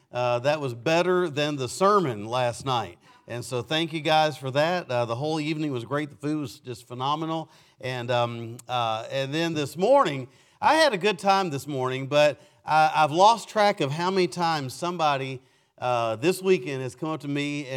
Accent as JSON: {"language": "English", "region": "Kentucky", "country": "United States", "tie": "born or raised there", "said": "So, no, I'm not from New Hampshire. I grew up in Western Kentucky, okay? I grew up I call myself a hillbilly, but there are no hills in Western Kentucky."}